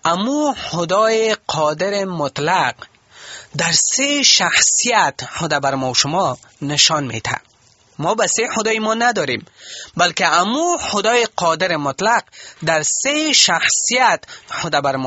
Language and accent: Persian; Kabul, Afghanistan; وقتی که میگم من بچه کابل هستم